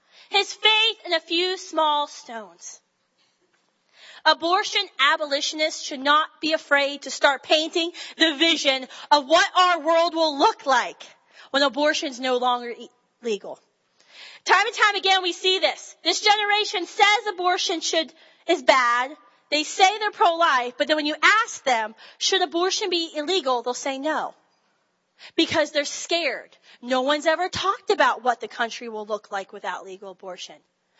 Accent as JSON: {"language": "English", "region": "West Virginia", "country": "United States", "said": "I'm from West Virginia. I know the answer to that one."}